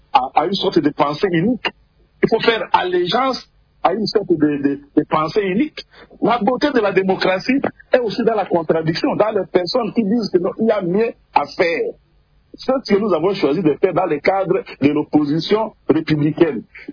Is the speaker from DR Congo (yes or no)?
yes; Kisangani, Tshopo, DR Congo; now in Kinshasa, DR Congo; chez moi à Kisangani